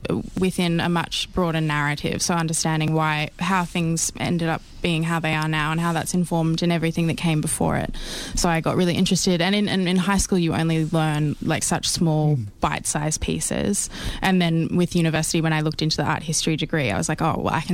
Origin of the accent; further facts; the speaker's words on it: Queensland, Australia; I'm from Queensland, so I moved here about a year and a half ago for this job.